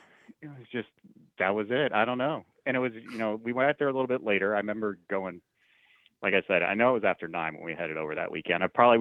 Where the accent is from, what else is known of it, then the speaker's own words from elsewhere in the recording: Florida, United States; I know, I'm from Florida. I'm a native.